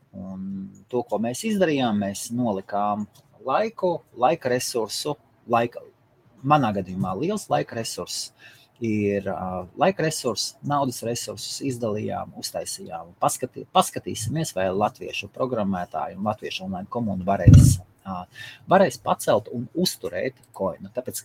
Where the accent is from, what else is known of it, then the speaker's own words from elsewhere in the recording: Jelgava, Zemgale, Latvia; Es pats esmu no Jelgavas.